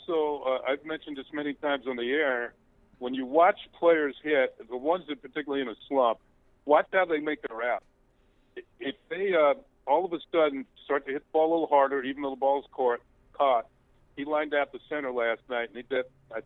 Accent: New York, United States; Even though I grew up in New York and then during high school, sometimes the snow was coming down.

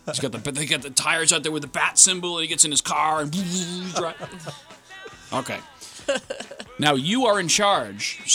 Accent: Lynn, Massachusetts, United States; I grew up in Lynn, and it was amazing.

